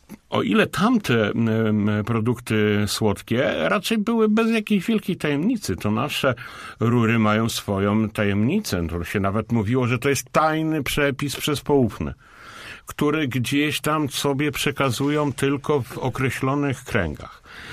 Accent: Poznań, Greater Poland Voivodeship, Poland; Może ktoś mnie wziąć i powiedzieć, że nie jestem prawdziwym poznaniakiem, ale niestety rury nie są moim smakołykiem.

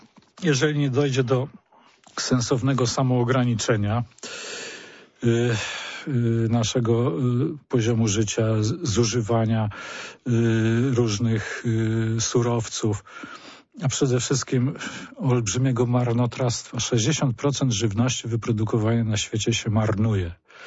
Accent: Gdańsk, Pomeranian Voivodeship, Poland; na przykład w Gdańsku, bo ja jestem gdańszczaninem

